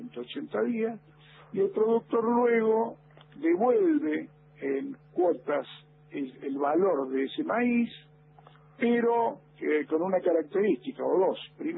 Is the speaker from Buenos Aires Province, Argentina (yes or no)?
no; Córdoba, Argentina; Gente de acá del norte de Córdoba, Felipe Crespo, de donde soy yo también.